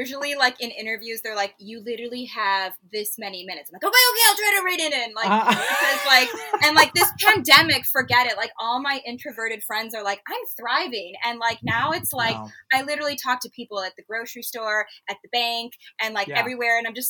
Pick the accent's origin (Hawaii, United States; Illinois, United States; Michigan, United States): Illinois, United States; LaGrange; No. Suburb outside. It's true. LaGrange is the name.